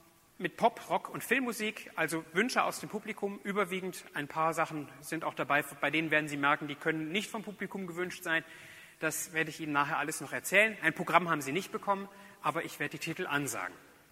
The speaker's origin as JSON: {"language": "German", "town": "Öhringen", "region": "Baden-Württemberg", "country": "Germany", "tie": "born or raised there", "said": "dass es in Öhringen in meiner Heimatgemeinde zu hören sein wird"}